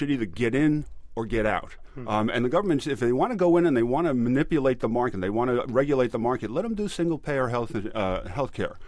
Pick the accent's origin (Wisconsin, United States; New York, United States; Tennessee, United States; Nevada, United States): New York, United States; Manhattan; but I grew up in Manhattan, so that's a whole completely different tribe of Indians.